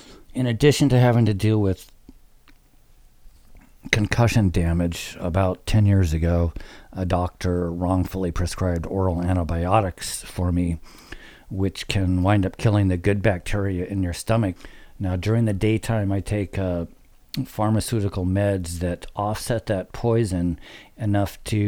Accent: Lafayette, California, United States; I grew up in the East Bay in a small community called Lafayette that back in the 60s and 70s when I grew up there was a pretty good place to grow up in. It was middle America suburbia

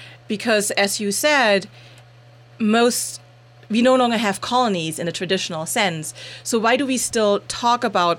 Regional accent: Germany; and I grew up in Germany

